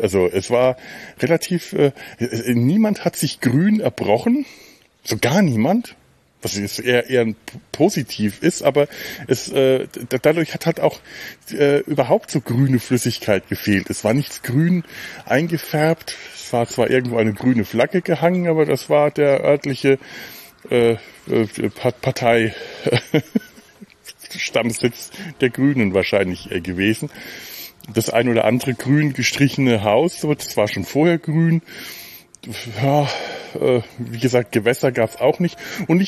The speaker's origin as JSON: {"language": "German", "town": "Cologne", "region": "North Rhine-Westphalia", "country": "Germany"}